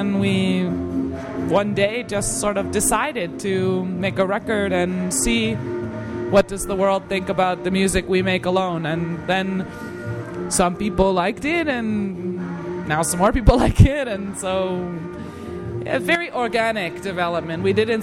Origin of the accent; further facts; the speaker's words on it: Washington, District of Columbia, United States; born there; now in Czech Republic; I was born in Washington, D.C., in the United States.